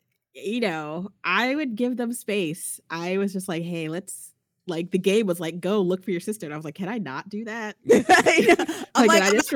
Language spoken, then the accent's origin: English; Teaneck, New Jersey, United States; The only thing I got in the skateboard / comic book shop in Teaneck, New Jersey was sexually harassed.